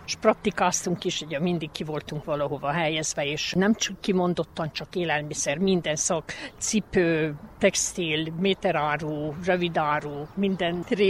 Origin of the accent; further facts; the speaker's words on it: Csíkborzsova, Harghita, Romania; also born or lived in Miercurea Ciuc / Cluj-Napoca; Csíkborzsovában születtem, ott is nőttem fel addig, amíg iskolába nem mentem.